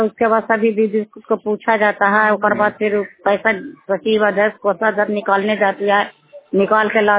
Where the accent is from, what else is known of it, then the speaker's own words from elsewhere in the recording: Madhopur, India; माधोपुर के रहने वाली हूँ